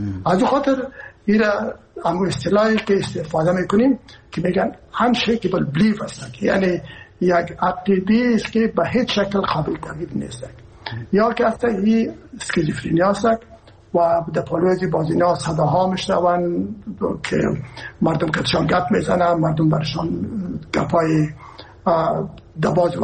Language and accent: Persian; Herat, Afghanistan; من که هستم از هرات هستم و پدر مادر من هرات هستن